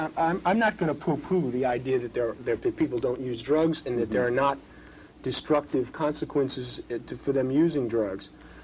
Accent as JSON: {"language": "English", "town": "Brooklyn", "region": "New York", "country": "United States", "tie": "born or raised there", "said": "Well, I grew up in the Bayreuth section of Brooklyn."}